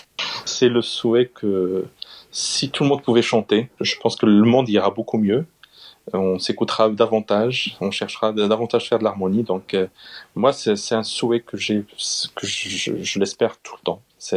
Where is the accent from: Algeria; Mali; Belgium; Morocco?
Morocco; born there; Je suis né au Maroc.